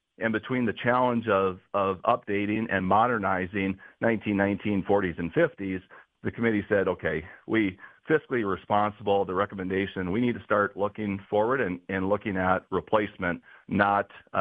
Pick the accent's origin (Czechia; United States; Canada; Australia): United States; Devils Lake, North Dakota; And I'm originally from Devil's Lake, so my education experience growing up was very similar to students in Valley City.